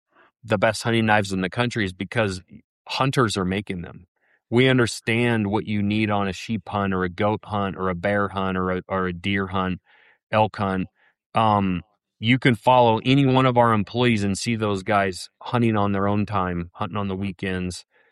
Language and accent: English; Lincoln, Montana, United States; I grew up in the Blackfoot River Valley. And most people in Lincoln, Montana it's a pretty rural area and they don't make a lot of money.